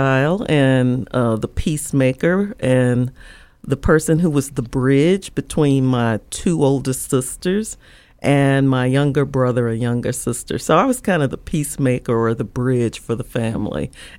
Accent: Nashville, Tennessee, United States; Well, seeing as it's my hometown, I can kind of contrast it from what it's like now.

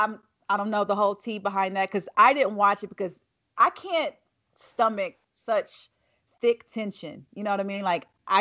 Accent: the South, United States; I'm just from the South.

